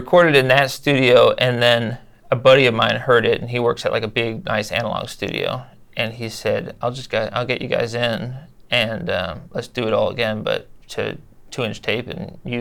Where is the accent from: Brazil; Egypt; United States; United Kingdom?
United States; California; I'm from Northern California, but I get that I'm from the South, or I get that I'm from like the Netherlands.